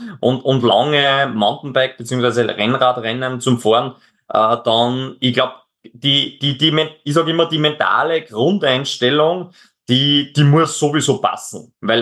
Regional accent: Austria; wie bei uns in Österreich

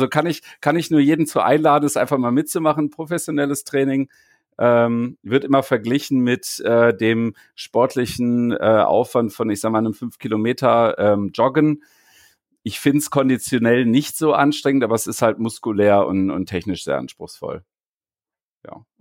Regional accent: Wuppertal, North Rhine-Westphalia, Germany; born there; weil ich gebürtiger Wuppertaler bin

